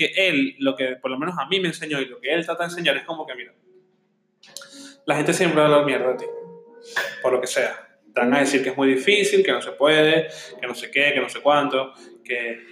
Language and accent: Spanish; Venezuela; nosotros, que venimos de Venezuela, que somos muchos de familia católica y que somos muy extrovertidos de por sí